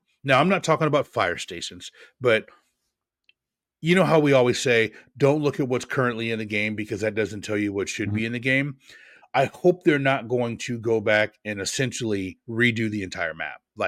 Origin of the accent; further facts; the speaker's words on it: Pacific Northwest, United States; I live in the South. People say soda. I grew up in the Northwest. We said pop.